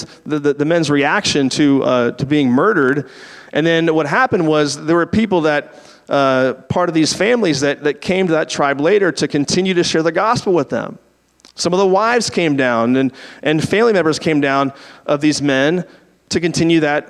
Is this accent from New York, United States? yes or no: no; Washington, District of Columbia, United States; You know, I grew up in the Washington, D.C. area. And just growing up, politics was always at the center of almost everything when you grew up there.